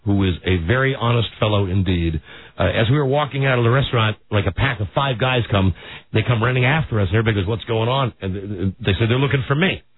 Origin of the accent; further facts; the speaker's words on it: Washington, District of Columbia, United States; And where are you from? I said Washington D.C. Where's that province? I've never heard of that. And I said, it's 3,000 miles that way.